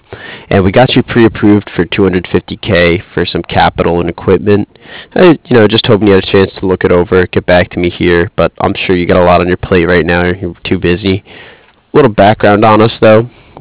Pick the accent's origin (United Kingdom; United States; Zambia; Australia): United Kingdom; Cardiff, Wales; I'm from Cardiff.